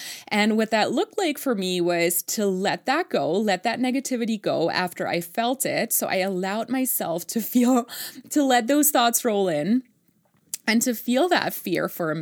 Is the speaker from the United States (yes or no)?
no; Germany; And me and my siblings were born and raised in Germany, but my parents, being first generation, they really made sure to keep all the traditions alive.